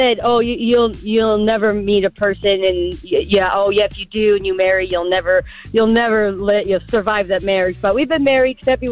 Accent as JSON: {"language": "English", "region": "California", "country": "United States", "tie": "born or raised there", "said": "I grew up in California, so I was used to diversity."}